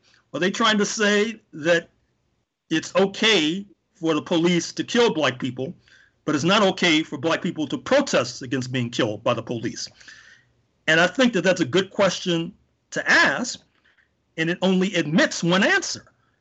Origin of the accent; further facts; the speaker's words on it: St. Louis, Missouri, United States; they're right across the state from Missouri, where I grew up in St. Louis.